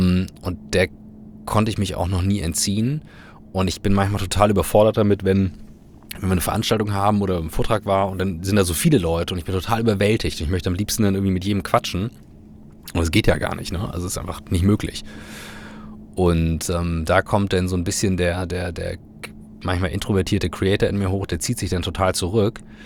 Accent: Kiel, Schleswig-Holstein, Germany; ich bin in Kiel groß geworden.

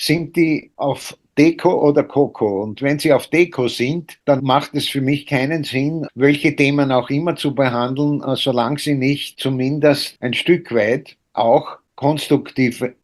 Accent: Styria, Austria; Ich bin in der Steiermark aufgewachsen, am Waldesrand, und bin als kleines Kind schon immer mit dem Pilzesuchen gegangen

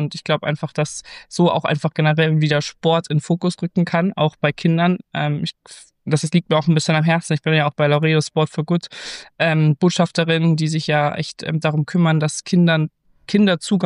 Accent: Munich, Bavaria, Germany; erstmal ist München natürlich meine Heimatstadt, von daher sage ich immer, es ist die beste Stadt.

